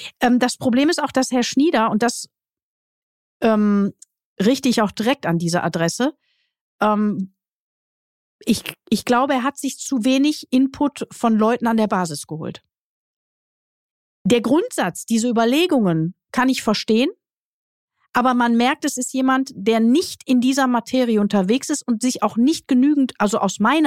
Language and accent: German; Duisburg, North Rhine-Westphalia, Germany; ich komme aus Duisburg, ich bin dort geboren und aufgewachsen